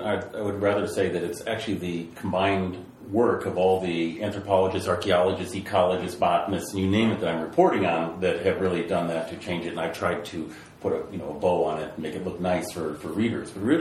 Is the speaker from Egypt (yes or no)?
no; England, United Kingdom; we think of, me being English as where I came from, that was a much newer place than these great civilizations down in South America and Central America.